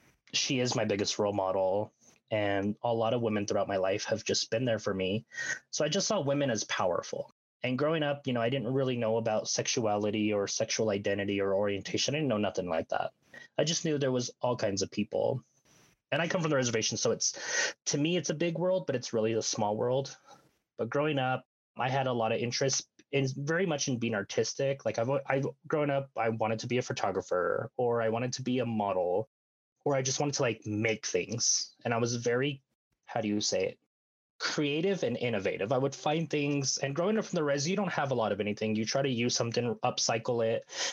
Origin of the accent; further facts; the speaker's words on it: New Mexico, United States; I let them know I'm from the Navajo Nation, from New Mexico.